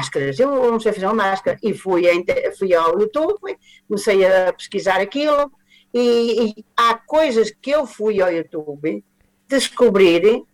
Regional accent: Castelo de Paiva, Aveiro, Portugal; now in Porto, Portugal; Eu sou natural de Castelo de Paiva, pertenço ao distrito Aveiro, mas estou no Porto desde 1971.

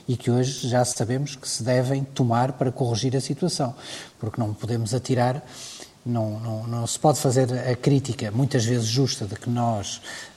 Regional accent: Portugal; Eu tenho que dizer que, enquanto português e enquanto presidente de Câmara

